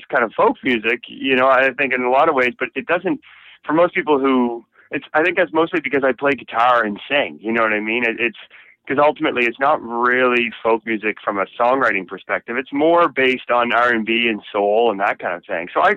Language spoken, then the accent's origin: English; Fredericton, New Brunswick, Canada; My family's from here. You know what I mean? I grew up in Fredericton. My parents grew up in Fredericton.